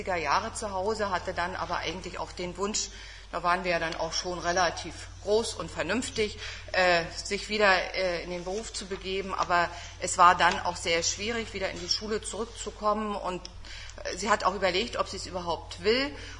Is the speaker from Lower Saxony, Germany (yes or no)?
no; Halle, Saxony-Anhalt, Germany; born there; zwar bin ich 1954 in Halle geboren.